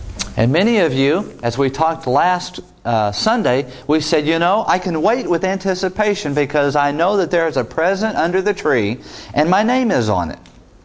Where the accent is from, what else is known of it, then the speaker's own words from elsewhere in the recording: New Hampshire, United States; people laugh when I tell them I'm from Southern New Hampshire. They say, yeah, really south.